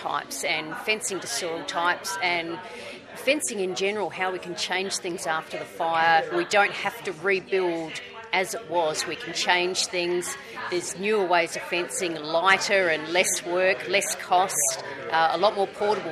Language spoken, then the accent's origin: English; Cookernup, Western Australia, Australia; from Riverdale Road in Cookinup.